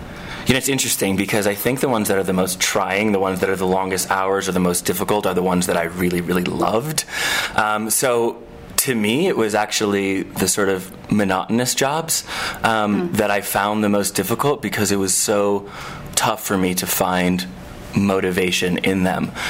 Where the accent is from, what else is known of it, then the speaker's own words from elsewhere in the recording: Chicago, Illinois, United States; I was born and raised in Chicago.